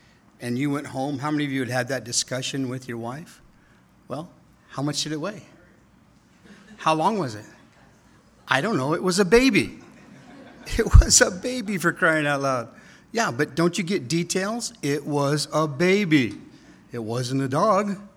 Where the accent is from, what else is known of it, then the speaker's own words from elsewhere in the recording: Brooklyn, New York, United States; I'm from Brooklyn, what can I say?